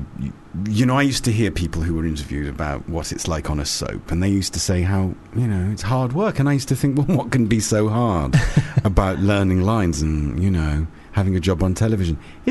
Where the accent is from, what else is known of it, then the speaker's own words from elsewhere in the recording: United Kingdom; I'm British, in case you're wondering